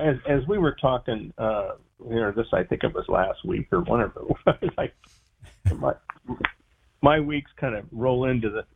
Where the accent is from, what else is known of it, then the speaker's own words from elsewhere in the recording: Kennewick, Washington, United States; Oh, I'm from Washington State, Kennewick, Washington.